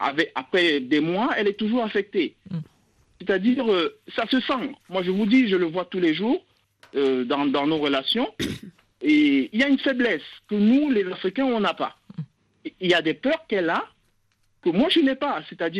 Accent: Cameroon; moi, je suis né au Cameroun, j'ai grandi au Cameroun.

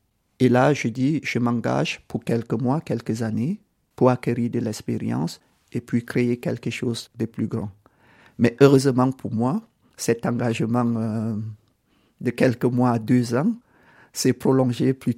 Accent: Cameroon; born there; Je suis né au Cameroun, mais j'ai beaucoup voyagé

